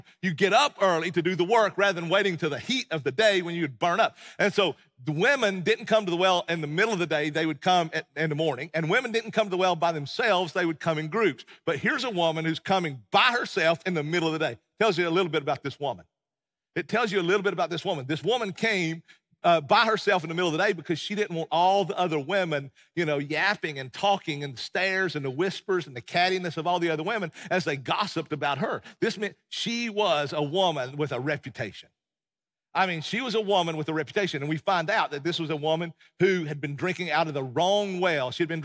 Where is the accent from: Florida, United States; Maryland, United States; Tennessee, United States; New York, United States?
Tennessee, United States; And I'm from East Tennessee, and so that's what we did, right?